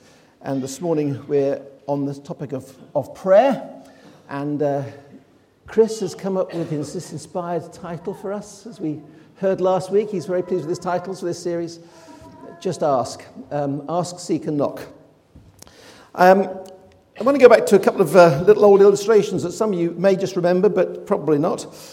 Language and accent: English; United Kingdom; That's why I, as a British person, think French mustard is this anemic brown stuff.